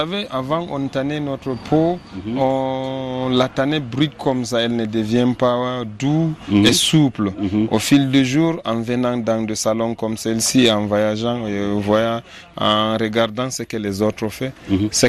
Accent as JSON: {"language": "French", "town": "Maroua", "region": "Far North", "country": "Cameroon", "said": "Chez nous, dans le Grand Nord, dans l'extrême nord du Cameroun"}